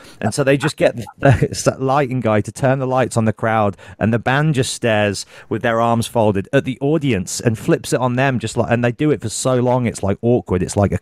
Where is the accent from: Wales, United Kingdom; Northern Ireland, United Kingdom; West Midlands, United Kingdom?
West Midlands, United Kingdom; Birmingham; I'm from Birmingham, so I can say it. They can be tough.